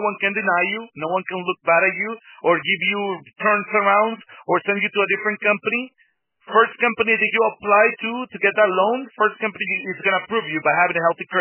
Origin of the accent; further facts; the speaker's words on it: Mexico; accent: Mexican; English is a second language; now in United States; I'm not originally from this country, as you can see. As you can see with my accent, I'm Mexican. So I had a rough coming here from the U.S. I came here 10 years ago